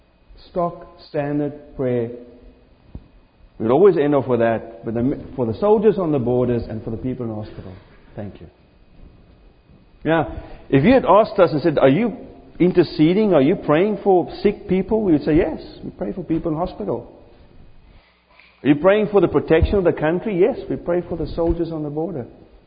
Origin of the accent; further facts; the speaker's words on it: South Africa; When I was a young boy growing up in South Africa in the 1970s